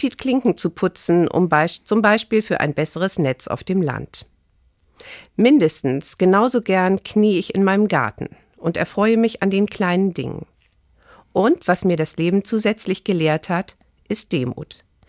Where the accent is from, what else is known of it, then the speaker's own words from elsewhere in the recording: Reinfeld, Schleswig-Holstein, Germany; Also ich liebe Schleswig-Holstein, Stormarn, meinen Heimatort Rheinfeld. Ich wohne gern dort.